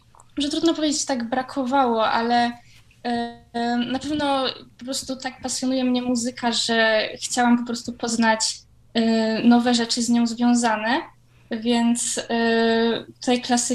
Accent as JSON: {"language": "Polish", "town": "Kraków", "region": "Lesser Poland", "country": "Poland", "said": "jestem w Krakowie, jestem z Krakowa i tutaj stacjonuję."}